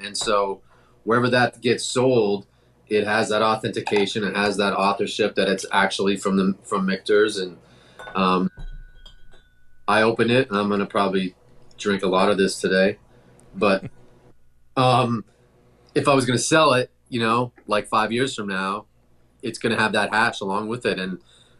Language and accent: English; Toronto, Ontario, Canada; I'm from Toronto originally.